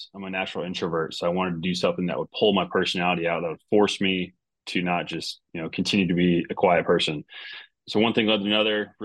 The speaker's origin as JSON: {"language": "English", "town": "Louisville", "region": "Kentucky", "country": "United States", "tie": "born or raised there", "said": "they actually recruited me to move back to Louisville, my hometown, and to open up my own agency."}